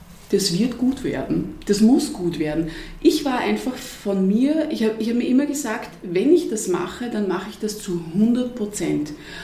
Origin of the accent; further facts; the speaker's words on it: Vienna, Austria; ich bin ja Wienerin